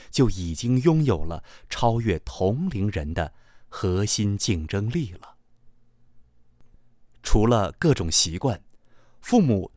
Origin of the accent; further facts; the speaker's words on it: Taiwan; also born or lived in Shanghai, China; 我出生在中国上海，一岁的时候跟随父母到了中国台湾。大学毕业后，我游学欧美